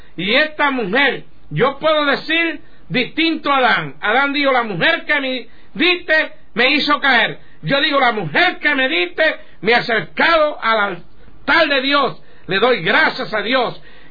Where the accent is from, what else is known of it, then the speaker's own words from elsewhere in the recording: San Lorenzo, Puerto Rico; now in New York, United States; Yo fui bautizado en, yo soy puertorriqueño, nacido en San Lorenzo, Puerto Rico, bautizado en San Lorenzo cuando tenía como 2 o 3 años, no me acuerdo. Recibí la primera comunión allí, fui confirmado allí, y pero vine a Nueva York